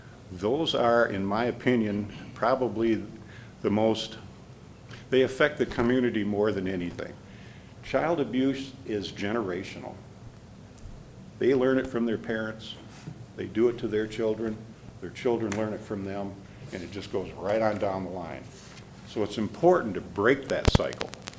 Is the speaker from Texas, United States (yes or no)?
no; Mancelona, Michigan, United States; I grew up in Mancelona. I'm a 1973 Mansalona High School graduate. So I've spent my life here in Antrim County.